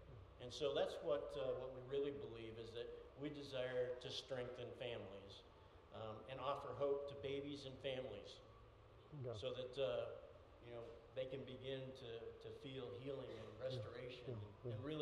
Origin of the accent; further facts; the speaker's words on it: Georgia, United States; So we're originally from Trina's from Texas, I'm from Georgia in the U.S.